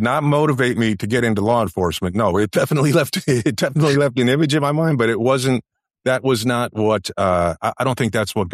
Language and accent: English; New Jersey, United States; also born or lived in Everett, Massachusetts; I was born in Massachusetts. I lived in a little town called Everett. And then moved to, really, I would say when people ask me, where'd you grow up? New Jersey. That's really where I grew up.